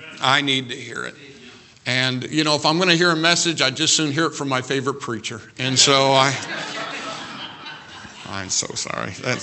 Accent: Jasonville, Indiana, United States; Now, I had a lot of experience because I was raised in Jasonville.

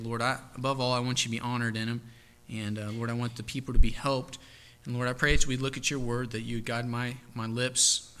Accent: Indiana, United States; I'm from Southern Indiana. I've never even been to the ocean, okay?

